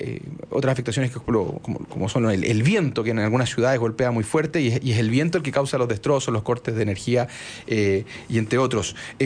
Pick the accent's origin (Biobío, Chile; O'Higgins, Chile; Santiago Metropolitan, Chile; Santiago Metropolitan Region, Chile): Biobío, Chile; Concepción; yo soy de Concepción, crecí desde chico viendo las noticias